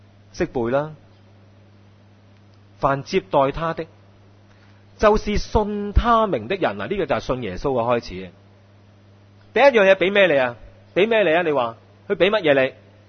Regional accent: Hong Kong; 好像今天我们香港人真的、那个健康指数就越来越差

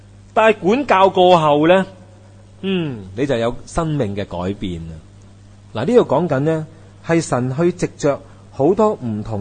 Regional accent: China; 我哋中国人啲说话咧，就我哋即刻联想啊

